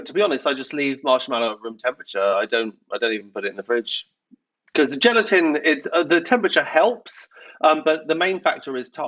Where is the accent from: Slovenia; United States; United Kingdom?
United Kingdom; England; there's quite a few bakes that are sort of signature British bakes that I don't even think of as being a British thing because they're just the food that we grew up with.